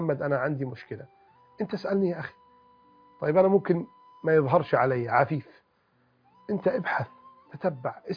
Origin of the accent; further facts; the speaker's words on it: Alexandria, Alexandria Governorate, Egypt; وأنا وإنت اسكندرانية يعني